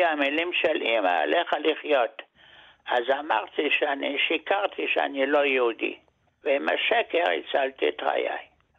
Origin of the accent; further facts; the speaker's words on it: Germany; Hebrew is a second language; now in Israel; אני יליד גרמניה. כשהייתי בן 8 היטלר הגיע לשלטון.